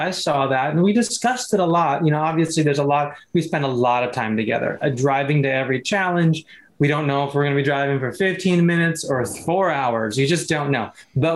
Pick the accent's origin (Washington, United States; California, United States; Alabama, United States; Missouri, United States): California, United States; He's from the Bay. I'm from the Bay.